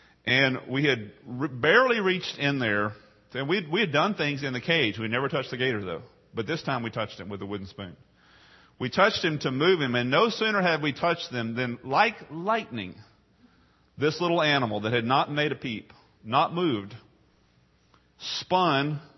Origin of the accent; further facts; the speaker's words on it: Texas, United States; I grew up in East Texas, on the border of Louisiana, in the Piney Woods. I grew up in a town very similar to Port Isabel as far as size, as far as location, on the bay, on a river, lots of water everywhere.